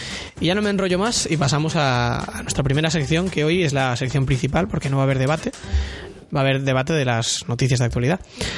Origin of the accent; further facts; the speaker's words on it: Galicia, Spain; yo he estado de viaje por Galicia, por mi tierra